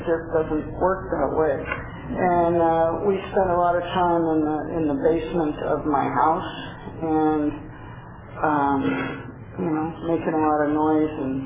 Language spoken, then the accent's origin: English; San Mateo, California, United States; I was born and raised in San Mateo, California, and that's a little south of San Francisco. I was in seventh grade during the Summer of Love